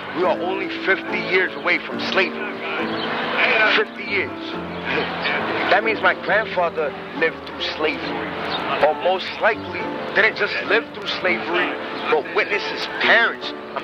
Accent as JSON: {"language": "English", "town": "New York City", "region": "New York", "country": "United States", "said": "I'm from New York City."}